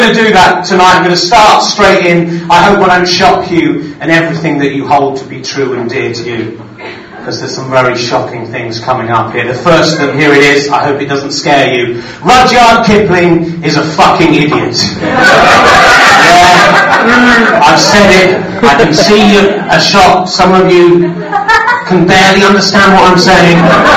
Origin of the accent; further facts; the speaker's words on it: Cheddar, South West England, United Kingdom; I grew up in Cheddar, so it's home territory for me.